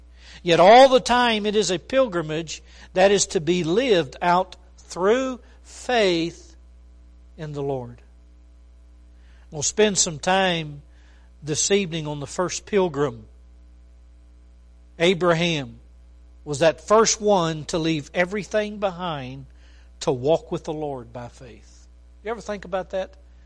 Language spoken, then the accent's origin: English; Aransas Pass, Texas, United States; born there; also born or lived in Fort Worth / Belgium; now in Clovis, United States; back to the place I was born in Aransas Pass, Texas, for over 15 years, pastoring there, and then from Aransas Pass, Texas, to here in Clovis, New Mexico